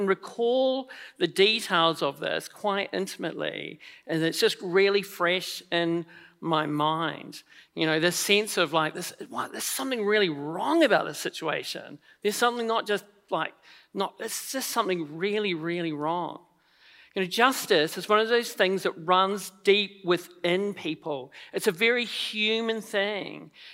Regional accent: Nelson, New Zealand; I grew up in Nelson, and which is, I think, the smallest city in New Zealand. It's a very small city with an incredibly small gene pool also.

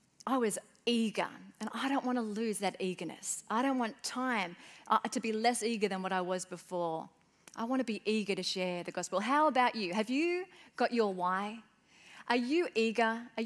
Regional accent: Auckland, New Zealand; when I was young, I was born in New Zealand, we lived in Auckland

